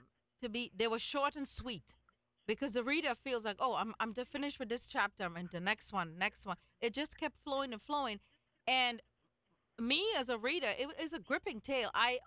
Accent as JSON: {"language": "English", "country": "India", "said": "I'm Indian"}